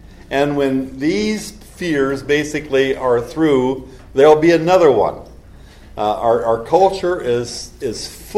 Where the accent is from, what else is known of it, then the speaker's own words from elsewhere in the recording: South Dakota, United States; My memories of growing up in the Midwest when I was very young made this time of year very special. The families in South Dakota at that time all lived in the same area.